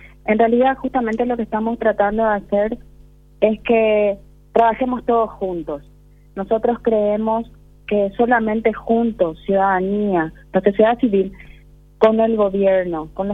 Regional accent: Paraguay; en nosotros como paraguayos

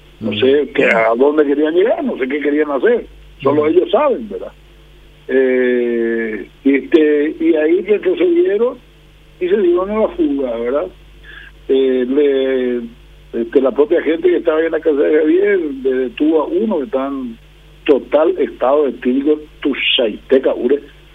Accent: Paraguay; seguir siendo paraguayos normales, que quieren vivir su día a día de una manera tranquila

